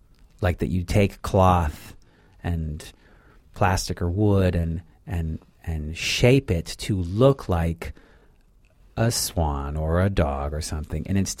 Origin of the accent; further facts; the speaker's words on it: San Francisco, California, United States; I mean, I grew up in San Francisco